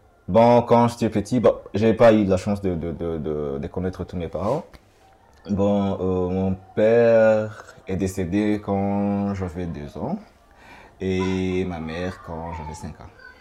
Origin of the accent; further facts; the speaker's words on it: Kigali, Rwanda; Je viens de Kigali, je suis né à Kigali, à CHUK, Centre Hospitalier Universitaire de Kigali. C'était le 6 mars 1989.